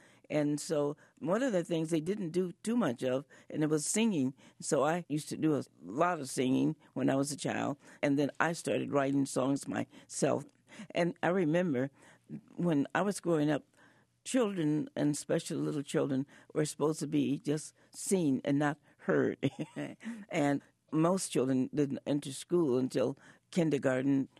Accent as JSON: {"language": "English", "town": "Chicago", "region": "Illinois", "country": "United States", "tie": "born or raised there", "also_born_or_lived": "St. Louis"}